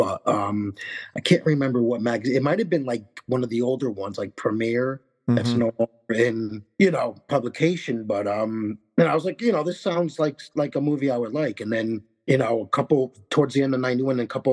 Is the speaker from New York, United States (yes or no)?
yes; New York, United States; accent: New York; I mean, I'm in Connecticut, but close enough, and you know, I get told I sound like I'm from New York. I have a New York accent.